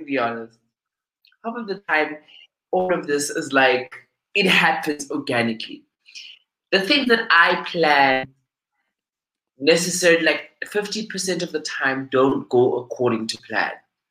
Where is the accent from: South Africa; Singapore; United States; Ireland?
South Africa; I mean, you know, the fact that being South African is so cool but so underrated